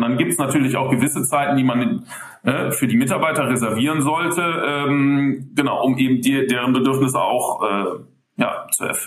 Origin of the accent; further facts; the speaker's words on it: Rhineland, Germany; ich komme aus dem Rheinland